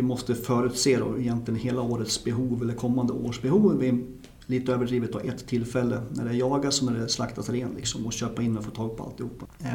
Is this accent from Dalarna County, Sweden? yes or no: yes; Dalarna County, Sweden; Men jag är född och uppväxt i Dalarna, och ja, det här med jakt och natur har ju kommit ganska naturligt